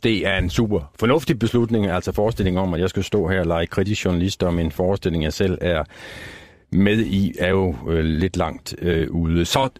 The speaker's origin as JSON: {"language": "Danish", "town": "Aarhus", "region": "Central Denmark Region", "country": "Denmark", "tie": "born or raised there", "said": "Vi skal faktisk over til både din og min hjemby Aarhus."}